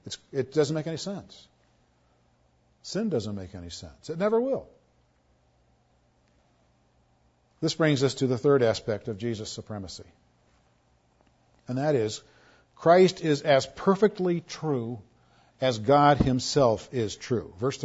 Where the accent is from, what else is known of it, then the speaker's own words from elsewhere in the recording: Sedona, Arizona, United States; And I'm from Sedona. I can verify that.